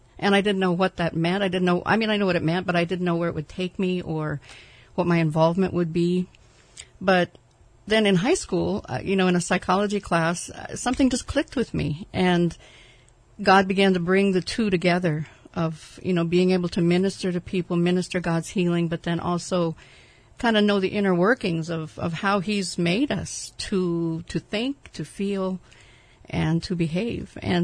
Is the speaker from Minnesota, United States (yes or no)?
yes; Minnesota, United States; growing up in Minnesota, I'd never seen the ocean until I graduated from high school. Okay, we had 10,000 lakes, but no oceans, no mountains.